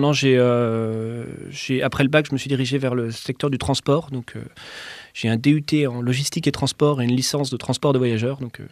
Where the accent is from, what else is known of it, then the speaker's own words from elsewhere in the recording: Chalon-sur-Saône, Bourgogne-Franche-Comté, France; j'ai grandi à Chalon-sur-Saône, hein, c'est là où j'ai fait ma plus grosse scolarité.